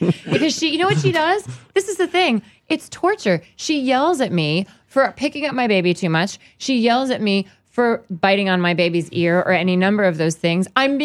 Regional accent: Virginia, United States; Virginia.

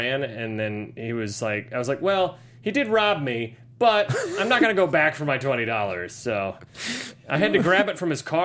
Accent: Akron, Ohio, United States; I'm from Akron, Ohio.

